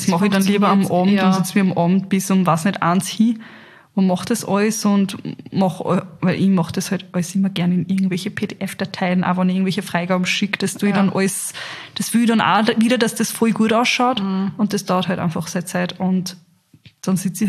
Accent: Carinthia, Austria; Aber da, wo wir gewohnt haben, ich bin in Kärnten aufgewachsen, da hat es einfach auch nichts gegeben.

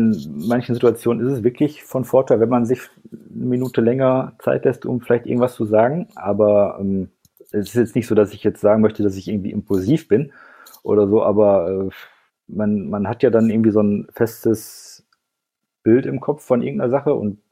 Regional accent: North Rhine-Westphalia, Germany; dadurch, dass ich halt im Ruhrgebiet aufgewachsen bin

